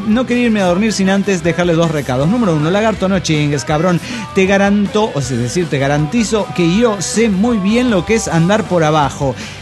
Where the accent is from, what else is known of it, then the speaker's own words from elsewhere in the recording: Potosí, Bolivia; de Potosí, Bolivia.